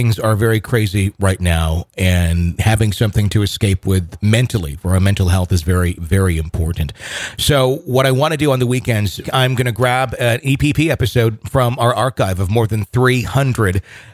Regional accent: Wisconsin, United States; And I believe this is in my home state of Wisconsin that this happened.

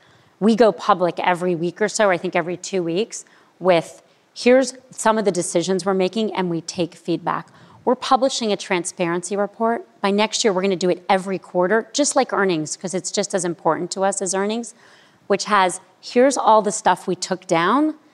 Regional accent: Miami, Florida, United States; I grew up in Miami, I went to public school.

